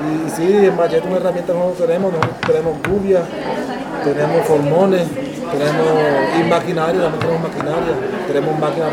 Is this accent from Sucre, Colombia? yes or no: yes; Sucre, Colombia; vengo de la comunidad de la Asociación de Artesanos del Liguerón en el departamento de Sucre.